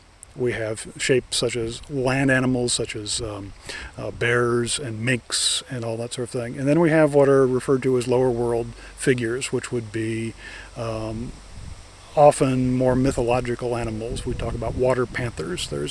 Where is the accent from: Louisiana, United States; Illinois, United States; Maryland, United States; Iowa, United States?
Illinois, United States; Chicago; As a kid growing up in the Chicago area, as came up to vacation in this area